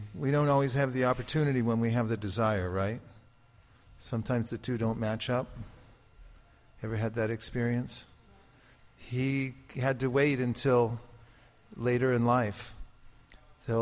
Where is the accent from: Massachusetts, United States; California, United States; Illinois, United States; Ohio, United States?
California, United States; we come from California, Northern California.